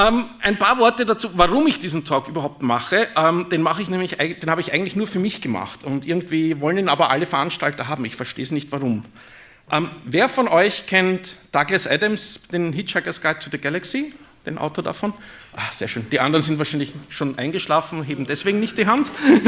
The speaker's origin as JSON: {"language": "German", "region": "Vienna", "country": "Austria", "said": "Ich spreche Deutsch, auch wenn es vielleicht nicht so klingt. Ich komme aus Wien."}